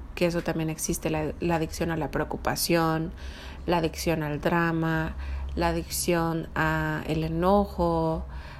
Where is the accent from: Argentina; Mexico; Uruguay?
Mexico; yo crecí en México. En México las novelas era algo perfectamente normal.